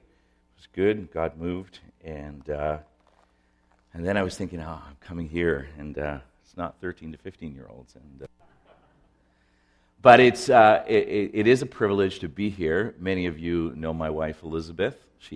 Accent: Chile; moved away; I was born and raised in South America. My parents were missionaries there in the country of Chile, not Argentina, unfortunately.

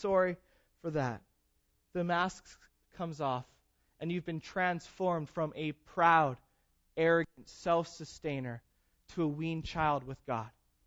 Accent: British Columbia, Canada; Growing up in the Okanagan, I know what this looks like.

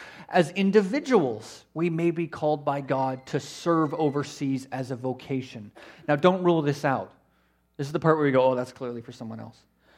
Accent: Canada; As a Canadian, the Canadian passport will get you into 185 countries in the world without a visa.

